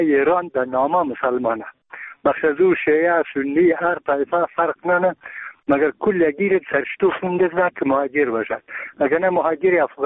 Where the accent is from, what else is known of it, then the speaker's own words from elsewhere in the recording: Bamyan, Afghanistan; ما یک تن از بامیانیم.